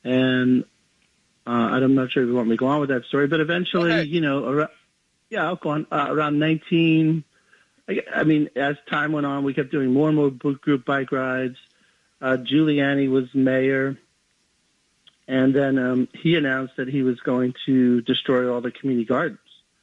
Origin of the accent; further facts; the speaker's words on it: New York City, New York, United States; born there; I was born in New York City